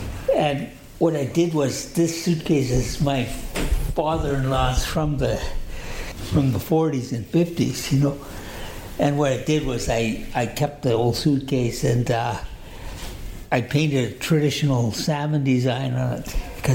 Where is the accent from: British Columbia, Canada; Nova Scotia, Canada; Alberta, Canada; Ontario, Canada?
British Columbia, Canada; Telegraph Creek; from Telegraph Creek, British Columbia, and I'm from the Wolf Clan.